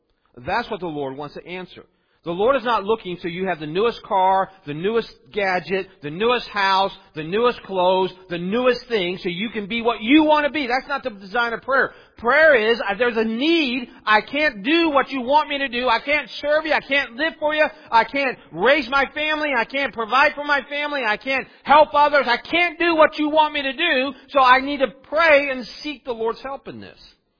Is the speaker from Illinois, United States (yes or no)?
no; Morgantown, West Virginia, United States; I'm from Morgantown. But anyone from West Virginia, whatever town they tell you from, the big town they tell you from, typically lived in the big town.